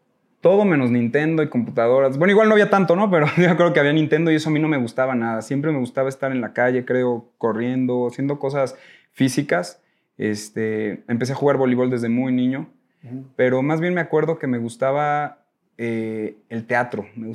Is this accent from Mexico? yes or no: yes; Mexico City, Mexico; also born or lived in Puebla; nací en Ciudad de México. Y he vivido en muchos lados. Siempre me preguntan, ¿de dónde eres? Y pues nací en Ciudad de México, pero digo, soy de México, de todo, pues del país. Porque viví en Puebla, hice la primaria en Puebla.